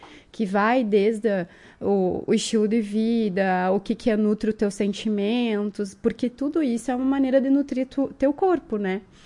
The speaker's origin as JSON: {"language": "Portuguese", "town": "Soledade", "region": "Rio Grande do Sul", "country": "Brazil", "moved": "as an adult", "lives_now": "Marau, Brazil", "said": "Na verdade, eu sou soledadense."}